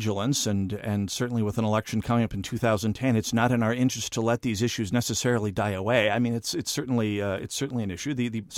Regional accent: North Dakota, United States; I mean, you got to understand, I grew up in North Dakota, around a bunch of survivalists.

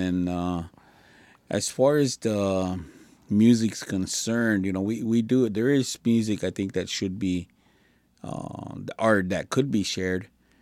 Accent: United States; I grew up on a Standing Rock Reservation.

